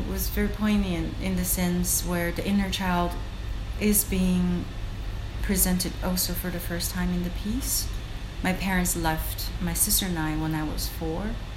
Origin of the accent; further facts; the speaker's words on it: China; English is a second language; moved away; I'm an immigrant. I came from China. I've lived here for 20-some years.